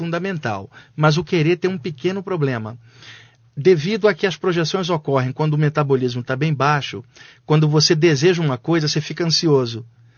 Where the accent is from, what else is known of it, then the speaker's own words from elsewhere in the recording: Rio de Janeiro, Brazil; now in São Paulo, Brazil; Quando eu vim para São Paulo, eu sou do Rio de Janeiro, eu estou aqui em São Paulo desde 89.